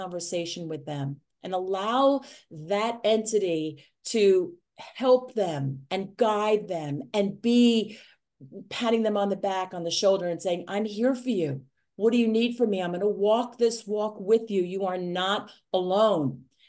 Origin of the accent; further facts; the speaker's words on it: New York, United States; I'm a New Yorker.